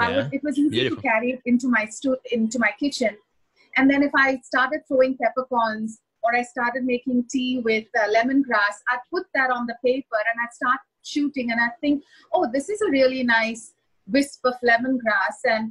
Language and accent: English; India; all the things that I grew up in India